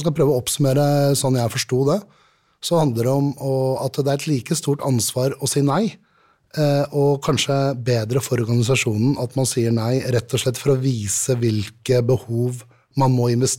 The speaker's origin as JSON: {"language": "Norwegian", "town": "Rørvik", "region": "Trøndelag", "country": "Norway", "said": "Rørvik er jo mitt sted, så da, jeg tåler det her."}